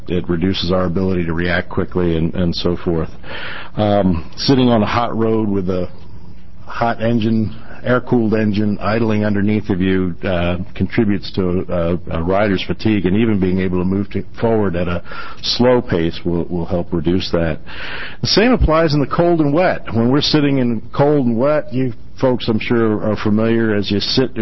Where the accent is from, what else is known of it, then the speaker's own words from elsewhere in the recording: Junction City, Oregon, United States; For the record … from Junction City, Oregon.